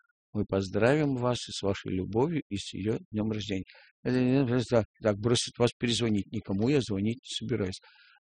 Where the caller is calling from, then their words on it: Saratov, Saratov Oblast, Russia; мне 14 лет, я из Саратова.